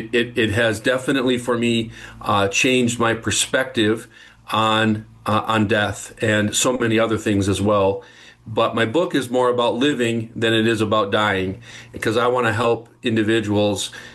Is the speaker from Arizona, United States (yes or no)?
yes; Arizona, United States; moved away as an adult; now in Minnesota, United States; I grew up in Arizona, where you currently live. But I grew up in Arizona. My family, extended family, still out in the greater Phoenix area. And then I live in Minnesota. I moved here 21 years ago